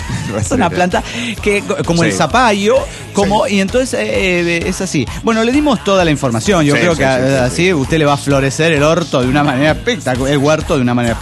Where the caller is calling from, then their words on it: Oaxaca, Mexico; Hola, ¿cómo están? … de Oaxaca, México.